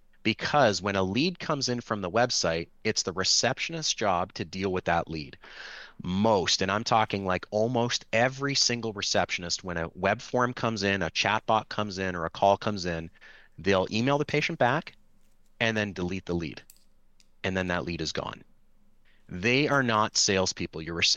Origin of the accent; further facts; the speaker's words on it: Toronto, Ontario, Canada; And so I'm actually from Toronto.